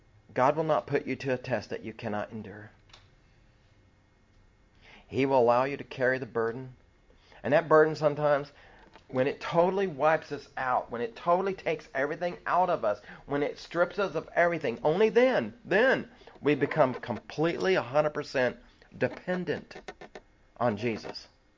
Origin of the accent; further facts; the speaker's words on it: Texas, United States; You know, I'm a Texan. You know, Texans kind of have an attitude.